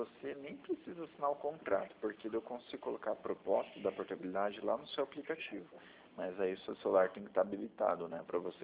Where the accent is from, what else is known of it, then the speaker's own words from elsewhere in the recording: Maringá, Paraná, Brazil; Eu sou do Paraná, Maringá.